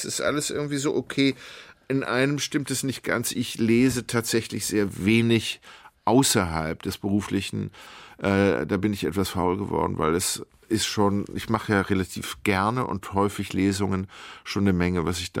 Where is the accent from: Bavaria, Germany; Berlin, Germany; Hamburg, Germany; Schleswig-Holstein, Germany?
Schleswig-Holstein, Germany; Kiel; born there; Gebürtig komme ich aus Düsseldorf, einem Stadtteil von Kiel.